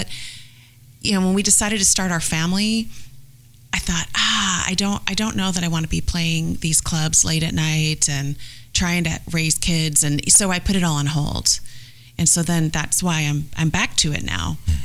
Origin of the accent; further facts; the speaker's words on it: Vallejo, California, United States; also born or lived in Napa; I was born in Vallejo.